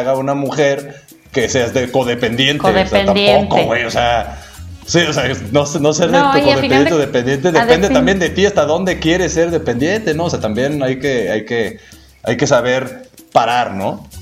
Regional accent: Mexico; te quedas con lo primero que dices, como todo mexicano, ¿no?

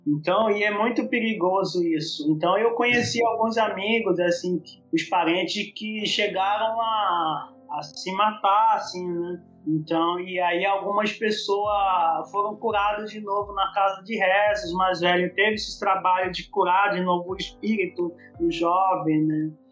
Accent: Porto Lindo, Mato Grosso do Sul, Brazil; born there; num lugar onde eu nasci, na aldeia Porto Lindo

